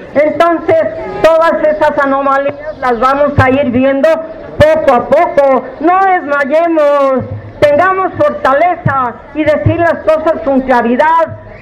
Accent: Tepoztlán, Morelos, Mexico; Somos mexicanos, defendamos nuestra patria, somos tepotecos, defendamos a Tepoztlán.

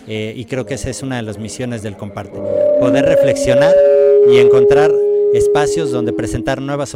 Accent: Mexico City, Mexico; now in San Cristóbal de las Casas, Mexico; pertenezco al colectivo Artesanamente. Vivo en San Cristóbal de las Casas, aunque soy de la Ciudad de México.

